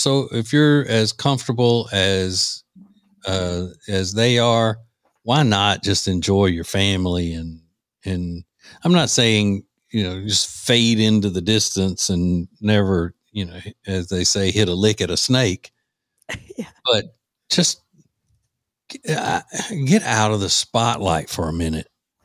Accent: Louisiana, United States; Yeah, you know, my home state of Louisiana is a pretty big sugar producer.

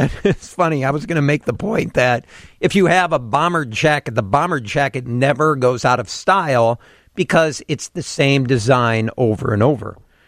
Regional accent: Peoria, Illinois, United States; Remember, I grew up in Peoria, went to Bradley.

